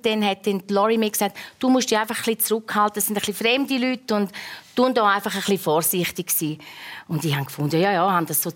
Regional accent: Arosa, Graubünden, Switzerland; habe ihm erzählt, wo ich herkomme und das wunderbare Arosa und meine Bergwelt.

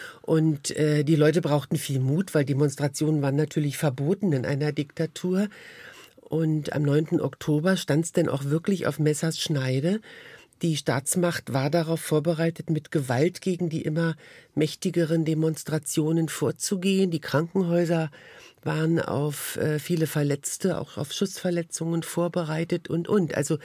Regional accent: Berlin, Germany; Na, ich bin Berlinerin

